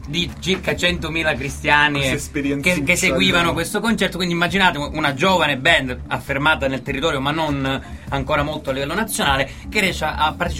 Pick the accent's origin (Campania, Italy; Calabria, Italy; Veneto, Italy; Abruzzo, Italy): Calabria, Italy; Dalle mie parti, nella provincia di Cosenza, ce ne sono un certo numero